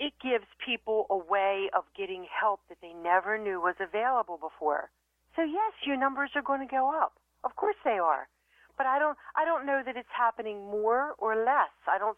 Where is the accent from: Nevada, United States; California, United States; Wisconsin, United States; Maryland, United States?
Maryland, United States; Dundalk; I grew up in Dundalk, Maryland, and we had Sparrows Point down there.